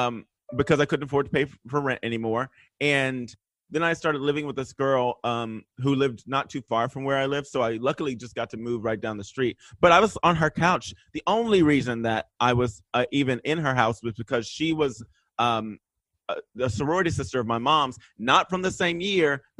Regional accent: Texas, United States; I come from Texas, and being a queer person of color is difficult.

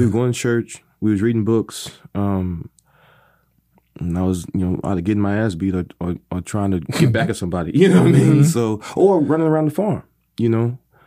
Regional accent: Lompoc, California, United States; born there; I was born in California.

